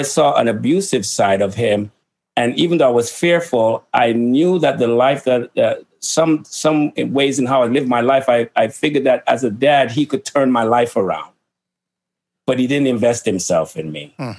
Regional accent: Jamaica; born or raised there; also born or lived in Manchester, England

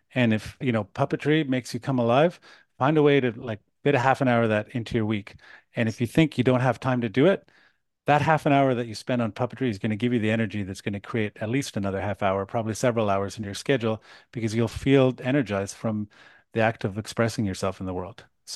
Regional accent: Canada; born there; My background is Croatian. My parents are Croatian. I was born in Canada, but still very much resonate with that culture.

